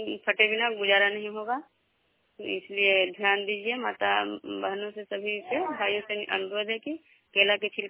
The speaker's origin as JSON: {"language": "Hindi", "town": "Vishnupur", "region": "Bihar", "country": "India", "said": "मैं विष्णुपुर ग्राम खजरा पंचायत नालंदा जिला नालंदा प्रखंड के निवासी हूँ।"}